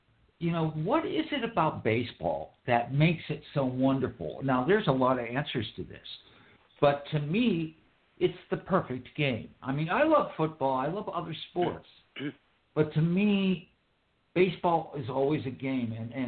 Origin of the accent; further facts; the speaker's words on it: Pittsburgh, Pennsylvania, United States; Now, I grew up in Pittsburgh, and I'm a little younger than you, but I grew up with Clemente and Mazeroski